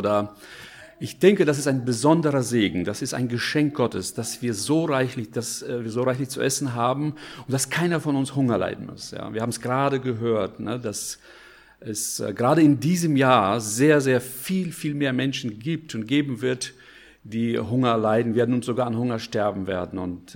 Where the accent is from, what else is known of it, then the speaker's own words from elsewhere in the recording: Siberia, Russia; als ich als Kind heranwuchs, ich bin in Sibirien geboren und aufgewachsen